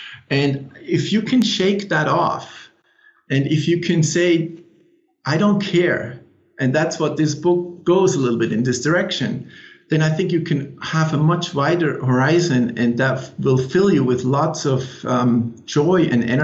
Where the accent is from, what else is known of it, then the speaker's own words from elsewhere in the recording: Switzerland; English is a second language; now in United States; I'm a Swiss, as you can hear from my accent. I've lived in the States for more than 10 years